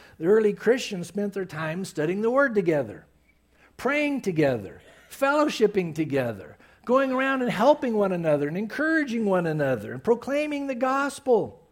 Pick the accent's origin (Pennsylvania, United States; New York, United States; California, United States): California, United States; San Diego; That was my lifestyle growing up in San Diego before I got saved.